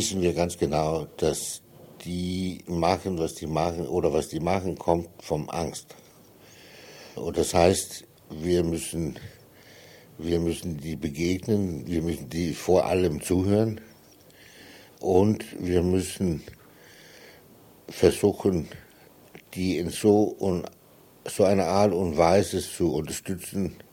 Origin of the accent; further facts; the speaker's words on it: Ebeltoft, Central Denmark Region, Denmark; German is a second language; also born or lived in Copenhagen / Jutland; now in Germany; Dann kam mein kleiner Bruder und da sind wir in die Mitte von Jütland gezogen und dann nachher, so ungefähr, als ich Schule anfange, in Ebeltoft. Das ist so eine sehr bekannte Touristort in Dänemark. So, da bin ich eigentlich aufgewachsen.